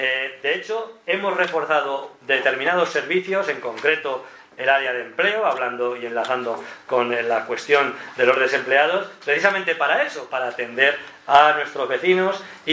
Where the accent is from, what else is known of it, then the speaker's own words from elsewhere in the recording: Argamasilla de Alba, Castilla-La Mancha, Spain; en mi pueblo, que es Algamasilla de Alba, es reducir